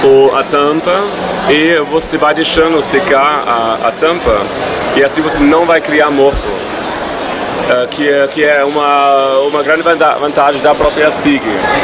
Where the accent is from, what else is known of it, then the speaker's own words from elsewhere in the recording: Germany; Portuguese is a second language; now in Brazil; Sim, eu sou alemão, moro aqui há 12 anos e adoro o Brasil.